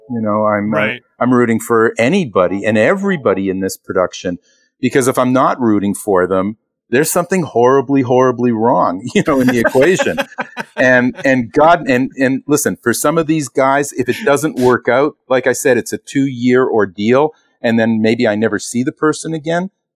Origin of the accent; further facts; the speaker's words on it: Toronto, Ontario, Canada; moved away as an adult; now in United States; I'm originally from Toronto, Canada. I moved here in 1991.